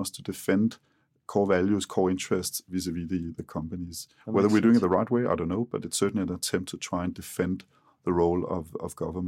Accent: Denmark; English is a second language; I'm not saying this because I come from Denmark

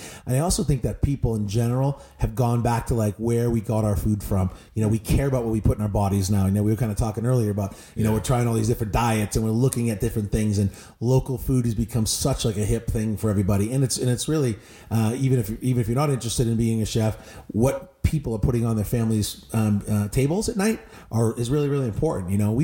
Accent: Boston, Massachusetts, United States; I grew up in Boston and, you know, I was a big football player and sports guy.

